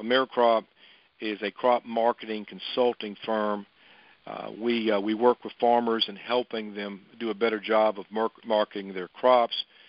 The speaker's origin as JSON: {"language": "English", "region": "Mississippi", "country": "United States", "tie": "born or raised there", "lives_now": "Memphis, United States", "said": "I grew up in the Mississippi Delta in Sunflower County. I grew up on a cotton and soybean farm."}